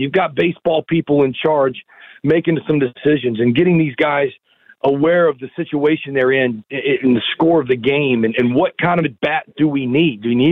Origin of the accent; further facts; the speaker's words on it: San Diego, California, United States; But I grew up in San Diego, Dodgers' number one rival.